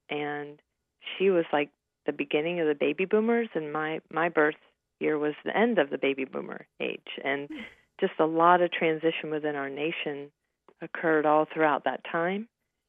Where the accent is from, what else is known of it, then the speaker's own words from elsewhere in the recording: Cincinnati, Ohio, United States; I grew up in Cincinnati, Ohio.